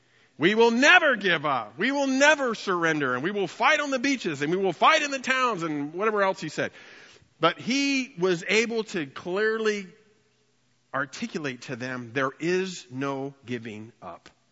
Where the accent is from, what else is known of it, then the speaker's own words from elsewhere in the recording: Fresno, California, United States; I mean, I'm from Fresno, so whatever.